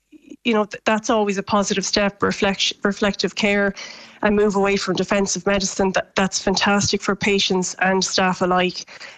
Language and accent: English; Ireland; We, as Irish people, we love to have that interpersonal relationship, especially with our doctor.